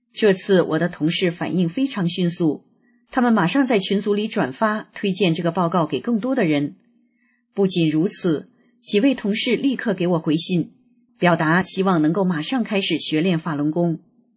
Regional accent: China; 我在中国大陆长大，

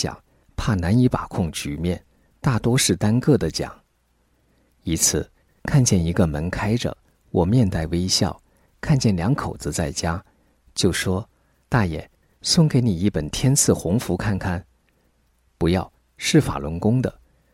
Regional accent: China; 我说，共产党可是西来魔鬼，我们中国人是炎黄子孙

